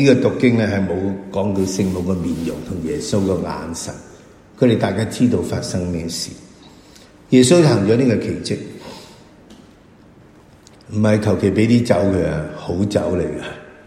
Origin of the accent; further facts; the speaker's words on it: China; 我們中國人呢時時說除舊更新